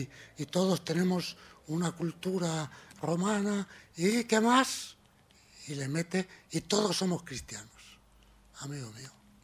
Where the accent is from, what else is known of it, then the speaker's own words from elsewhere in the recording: Madrid, Community of Madrid, Spain; born there; procuraré tachar de todos mis currículas que yo nací aquí y diré que soy español en general.